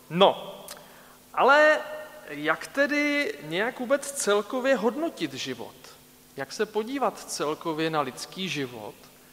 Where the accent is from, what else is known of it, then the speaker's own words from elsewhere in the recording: Krkonoše, Czechia; Já jsem z Krkonoš, tak tam byly taky období